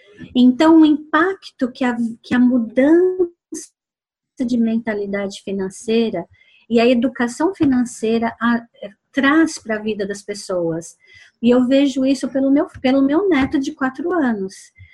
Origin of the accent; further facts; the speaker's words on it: São Paulo, Brazil; 011, sou, né, de São, tá, Paulo.